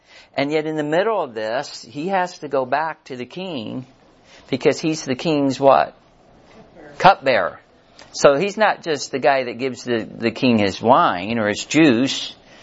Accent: Missouri, United States; and even I'm from Missouri, even though I don't live in Missouri right now, I still am one of these guys that you got to show me stuff.

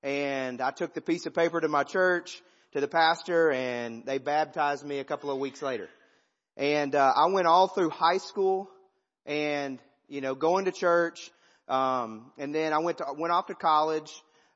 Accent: Decatur, Alabama, United States; I'm from Decatur, Alabama, not Decatur, Illinois, or Illinois.

